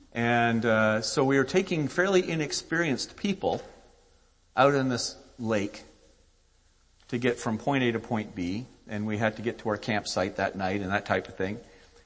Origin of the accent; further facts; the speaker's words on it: East Coast, United States; one that was very popular for me growing up in the East Coast